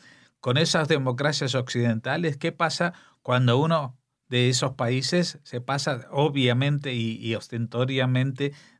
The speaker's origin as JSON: {"language": "Spanish", "country": "Spain", "said": "como español"}